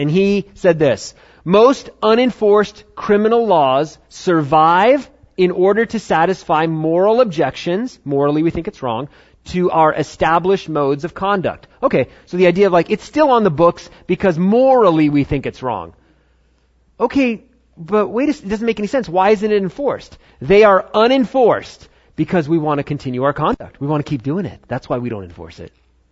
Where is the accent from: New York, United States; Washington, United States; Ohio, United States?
New York, United States; Like my home state of New York.